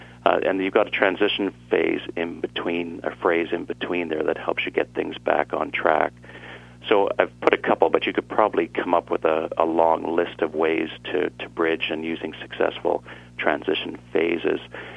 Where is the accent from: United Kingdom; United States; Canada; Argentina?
Canada; Newfoundland and Labrador; born there; as a Newfoundlander by birth, and anybody in Canada listening knows Newfoundlanders, we tend to be fairly colorful.